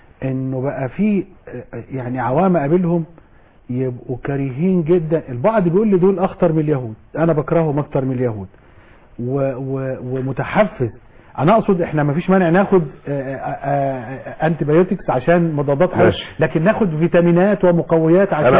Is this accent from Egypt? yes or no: yes; Egypt; احنا بالذات كمصريين عاطفيين